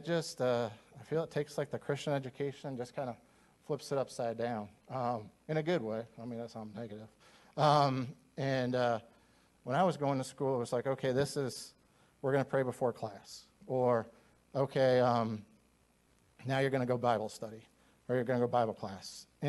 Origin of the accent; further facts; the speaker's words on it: Owensboro, Kentucky, United States; now in Indiana, United States; I'm from Owensboro, so we like to say that it kind of spread a little bit across state lines.